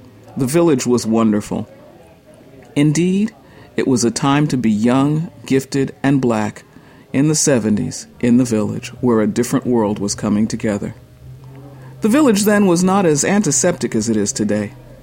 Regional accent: Queens, New York, United States; I came from Queens, but the cultural distance was perhaps even greater.

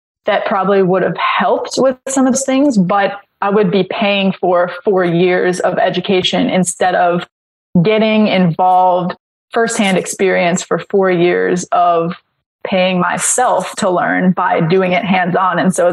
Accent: Los Angeles, California, United States; We grew up in Los Angeles. So it's pretty expensive.

